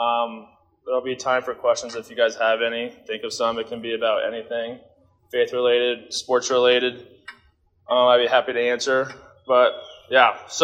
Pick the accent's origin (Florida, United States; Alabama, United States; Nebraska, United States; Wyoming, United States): Nebraska, United States; Lincoln; I'm from Lincoln. I graduated from Southwest High School in 2018.